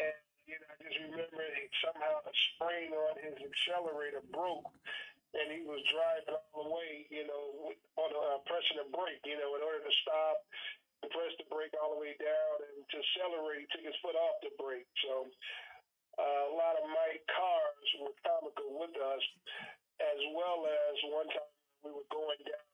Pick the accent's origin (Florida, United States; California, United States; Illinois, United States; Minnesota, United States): Illinois, United States; Chicago; I'm from Chicago, Illinois.